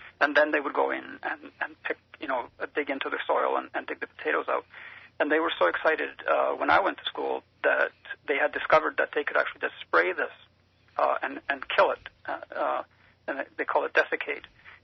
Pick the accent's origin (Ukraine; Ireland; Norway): Norway; English is a second language; I studied agronomy in Norway. I grew up in Norway.